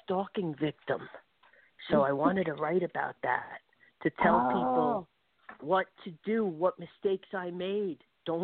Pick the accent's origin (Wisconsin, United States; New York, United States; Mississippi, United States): New York, United States; Long Island; now in Las Vegas, United States; We live in Vegas, and my husband's also from Long Island. We're both from Long Island.